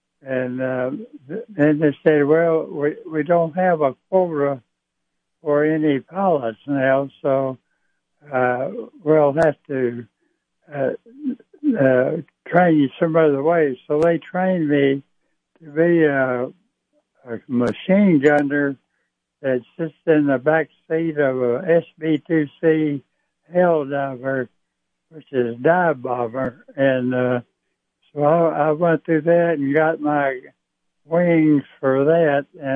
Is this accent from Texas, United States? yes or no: yes; Texas, United States; because I was a sharpshooter from Texas.